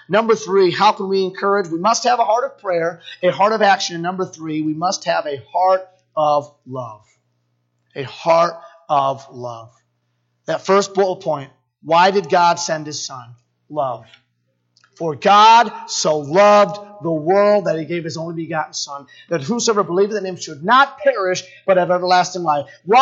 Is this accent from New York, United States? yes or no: no; Massachusetts, United States; he was my first pastor growing up in Massachusetts.